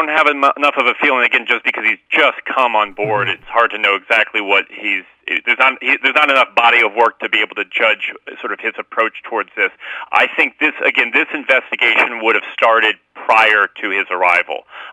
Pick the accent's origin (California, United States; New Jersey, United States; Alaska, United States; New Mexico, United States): New Mexico, United States; So I've basically spent 10, 11 months just investigating the University of New Mexico. It's my hometown program